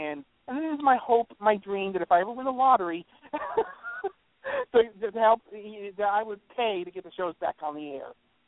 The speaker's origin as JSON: {"language": "English", "region": "Connecticut", "country": "United States", "said": "I'm from Connecticut."}